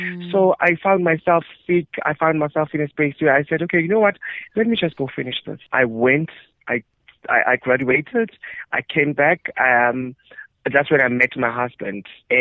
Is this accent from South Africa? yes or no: yes; Embalenhle, Mpumalanga, South Africa; She's from Embalenhle, which is in Secunda, Mpumalanga, that side. So I grew up in Mpumalanga, Embalenhle.